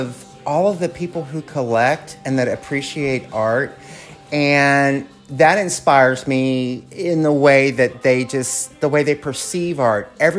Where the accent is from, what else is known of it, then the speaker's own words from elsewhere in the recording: Texas, United States; I'm from Texas originally